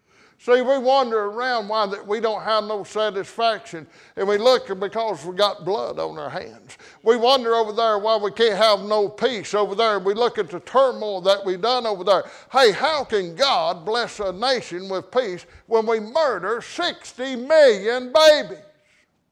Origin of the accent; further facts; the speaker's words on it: United States; born there; that I was born an American.